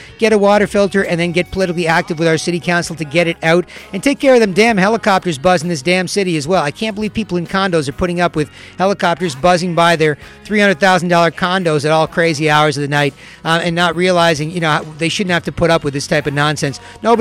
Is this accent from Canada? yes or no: yes; Canada; because ultimately, as a Canadian, you want to believe in your own efforts.